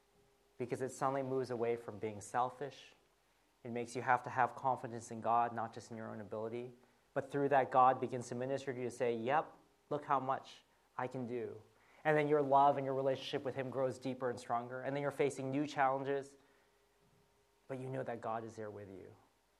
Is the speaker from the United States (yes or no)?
yes; United States; So I say, I'm from America.